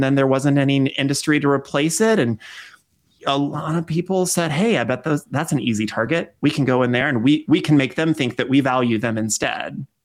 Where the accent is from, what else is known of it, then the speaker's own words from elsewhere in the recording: West Virginia, United States; I'm from West Virginia. My book, Verity Vox and the Curse of Foxfire, is about a fictional town in West Virginia.